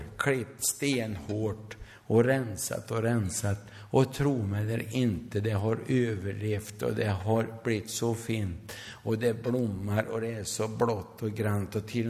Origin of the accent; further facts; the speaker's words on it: Värmland, Sweden; Och jag är ju värmlänning.